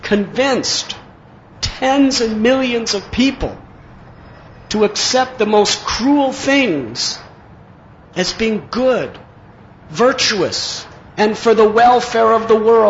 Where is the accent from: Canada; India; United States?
India; Mumbai, Maharashtra; And I was not accustomed to such fast driving because I'm from Bombay. Where can you drive 250?